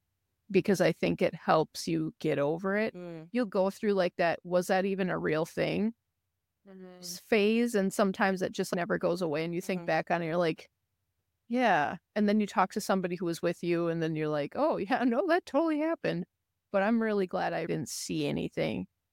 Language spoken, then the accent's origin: English; North Carolina, United States; I had friends in high school because I grew up in North Carolina